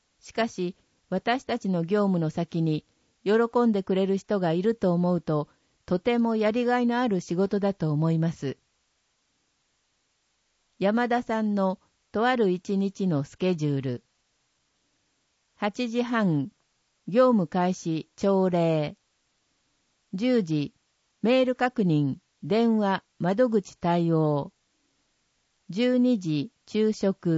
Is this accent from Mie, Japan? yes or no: yes; Matsusaka, Mie, Japan; 就職活動の時に生まれ育った松阪市にこれからも携わりたいと感じたこと